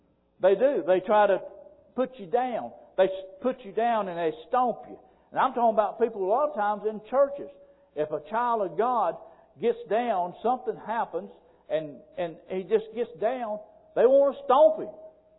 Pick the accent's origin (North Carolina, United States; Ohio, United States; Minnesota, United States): North Carolina, United States; Pumpkin Center; I was raised in Pumpkin Center, North Carolina, down there in all the farm country.